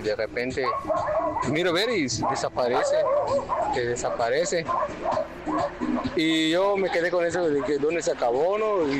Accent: Santa Tehuiz, Yucatán, Mexico; somos de Santa Tehuiz, comisaría de Canacín, cerca de Mérida, de Yucatán.

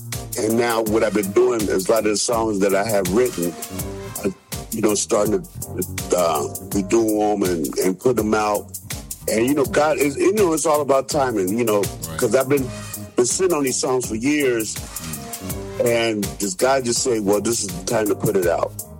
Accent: Cincinnati, Ohio, United States; I'm originally from Cincinnati, Ohio, the home of the Cincinnati Bengals.

